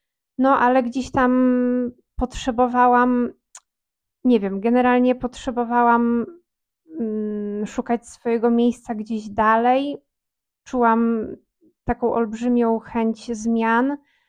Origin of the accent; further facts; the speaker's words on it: Lublin, Lublin Voivodeship, Poland; moved away as an adult; now in Iceland; Jestem z Lublina. Tam się urodziłam, wychowałam, chodziłam do szkoły muzycznej.